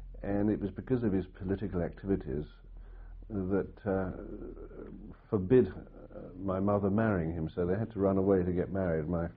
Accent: Romford, London, United Kingdom; born there; I was born in Romford, and just outside Romford in Essex, which is, in a wartime context, close to London Docks.

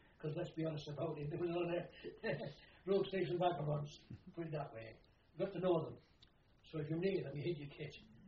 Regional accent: Scotland, United Kingdom; I used to be porridge being Scottish, you know, and still you must have porridge.

